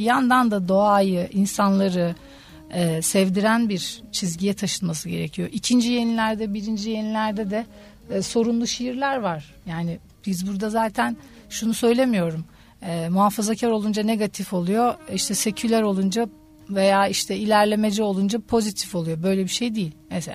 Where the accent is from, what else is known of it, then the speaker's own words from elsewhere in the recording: Ankara, Turkey; Bir Ankaralı olarak da konuşayım.